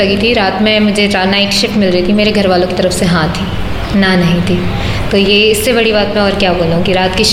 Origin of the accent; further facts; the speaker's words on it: Uttarakhand, India; मैं उत्तराखंड से हूँ और MSc मीडिया रिसर्च की स्टूडेंट हूँ।